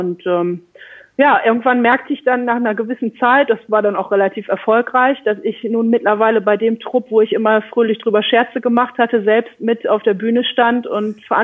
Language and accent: German; Lower Saxony, Germany; Das ist absolut korrekt und ich bin halt zugezogen. Deswegen hört man das in meiner Aussprache nicht. Ich komme gebürtig aus Ostfriesland.